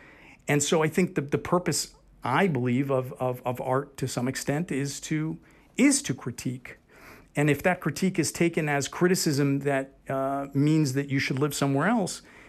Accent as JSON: {"language": "English", "country": "United States", "said": "at the end of the day, I am American."}